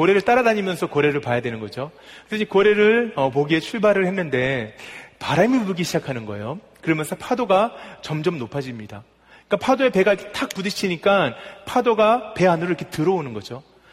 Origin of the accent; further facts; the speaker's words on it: South Korea; 근데 우리는 의지의 한국인이잖아요.